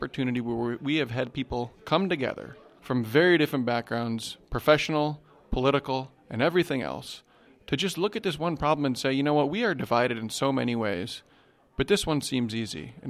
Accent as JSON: {"language": "English", "town": "Decorah", "region": "Iowa", "country": "United States", "tie": "born or raised there", "said": "You know, I was born and raised in Decorah. My first job was catching chickens. I like to hunt. It's a very stereotypically rural background."}